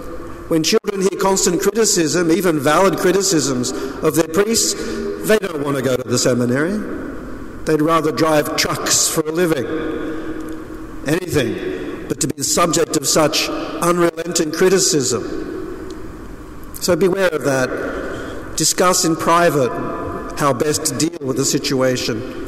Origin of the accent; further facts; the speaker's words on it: Australia; now in United States; I came from Australia to the United States, where back then, 33 years ago